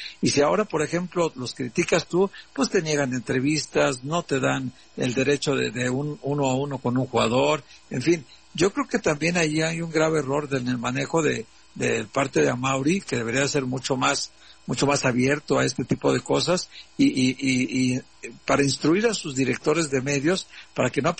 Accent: Guadalajara, Jalisco, Mexico; now in Mexico City, Mexico; Yo me vine de Guadalajara hace 17 años a la Ciudad de México

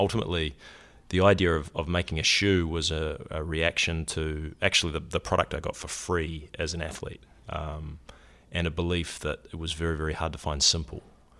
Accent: New Zealand; moved away as an adult; Well, the accent is, hopefully everyone can understand what I'm saying as a starting point. I grew up in New Zealand. I came to university here on a soccer scholarship

